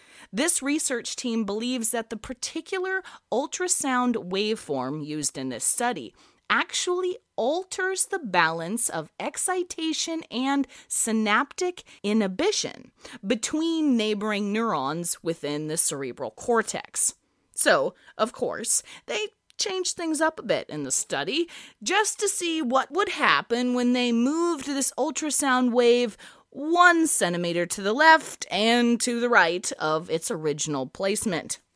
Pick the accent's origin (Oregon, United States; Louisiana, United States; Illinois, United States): Oregon, United States; Portland; the world's largest superhero pub crawl that took place in my hometown of Portland, Oregon.